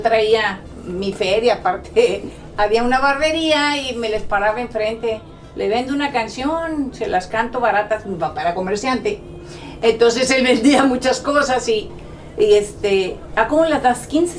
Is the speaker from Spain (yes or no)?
no; northern Mexico, Mexico; Pues como buena niña norteña